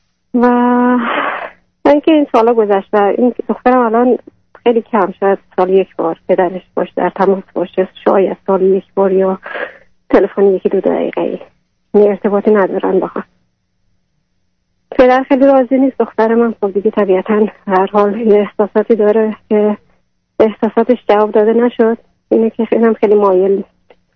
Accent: Iran; moved away; من 12-13 سال است که خارج از ایرانیم. دخترم کوچیک بود، 2 سال و نیمش بود که از ایران اومدیم بیرون با پدرش.

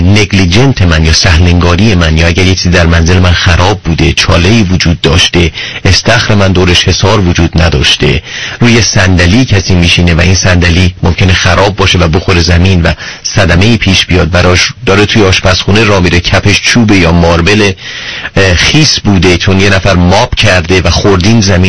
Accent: Iran; من اهل ایرانم

